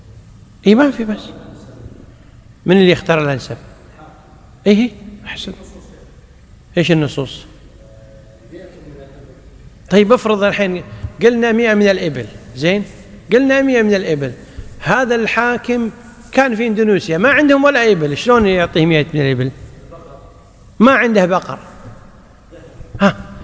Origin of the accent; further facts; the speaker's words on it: Kuwait; عندنا في الكويت ما يعتبرون بالإبل، إنما اعتبروه بالدنانير القائمة مقام الذهب والفضة.